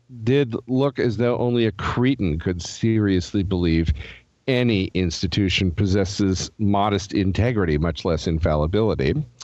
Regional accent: Seattle, Washington, United States; And I'm from Seattle, which is the least church city and the least church state in the nation.

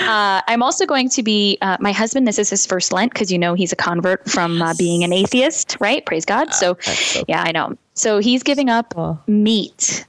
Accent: Brooklyn, New York, United States; We're from a different Brooklyn, I guess, because every other word is a bomb.

